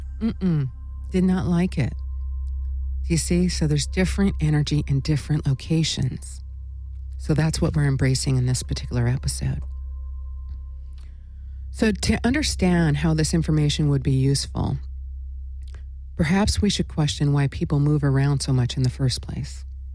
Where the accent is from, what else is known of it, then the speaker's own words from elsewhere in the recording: Anchorage, Alaska, United States; also born or lived in Los Angeles; Now, I was born in Los Angeles. What? Yes, East LA, man. Totally born there, right? And then at a very young age, my family, we all moved to Anchorage, Alaska.